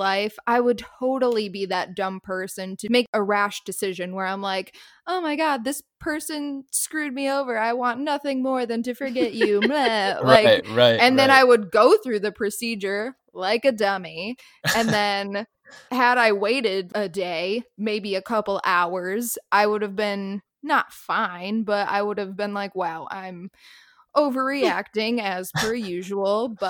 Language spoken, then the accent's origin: English; the North, United States; As a Northerner, never have I been like, no ma'am.